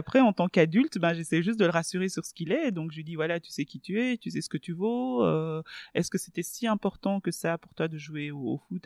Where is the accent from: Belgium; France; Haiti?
Belgium; j'ai 35 ans, je suis belge d'origine congolaise